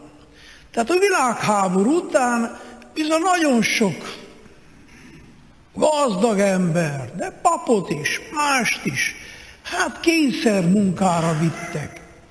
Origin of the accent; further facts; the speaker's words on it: Miercurea Ciuc, Harghita, Romania; Hát olyan, mintha nekem mostan haza kéne menjek Csíkszeredába, mert népszámlálás, ott akarnak engem jól megszámolni.